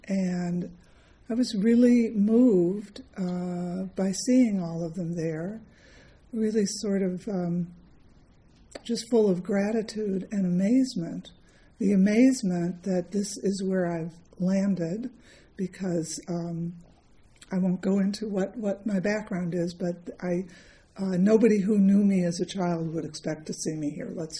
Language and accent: English; Midwest, United States; it's always special to me as a Midwesterner this time of year